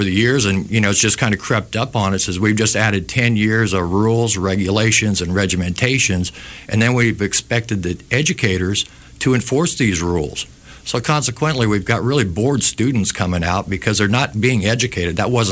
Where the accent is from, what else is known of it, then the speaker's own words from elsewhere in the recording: Montana, United States; multi-grade education, which is what I grew up with in Montana, single rooms where you can grow and be creative